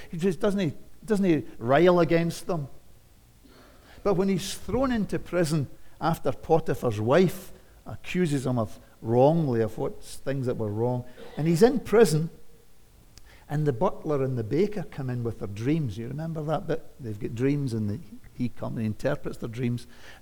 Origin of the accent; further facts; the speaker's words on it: Scotland, United Kingdom; Pioneers, friends, used to be what I was brought up with in Scotland. Gospel pioneers.